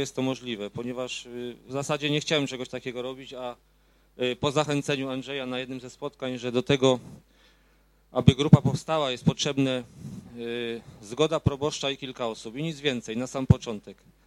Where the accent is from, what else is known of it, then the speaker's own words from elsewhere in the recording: Rydułtowy, Silesian Voivodeship, Poland; jesteśmy z Rydułtów. Przyjechaliśmy tutaj w czwórkę.